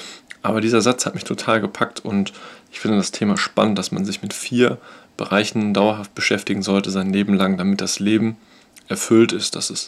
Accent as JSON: {"language": "German", "town": "Bochum", "region": "North Rhine-Westphalia", "country": "Germany", "tie": "born or raised there", "said": "bin 1982 hier in Bochum geboren, ein Kind des Ruhrgebiets, und fühle mich hier auch sehr wohl."}